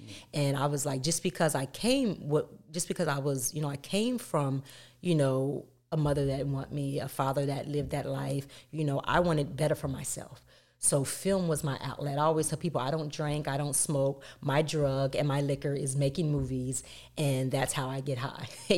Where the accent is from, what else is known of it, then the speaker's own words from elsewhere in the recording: York, Pennsylvania, United States; Well, I'm originally from, I was born in New York. Okay. Raised in York, Pennsylvania by my aunt, my great aunt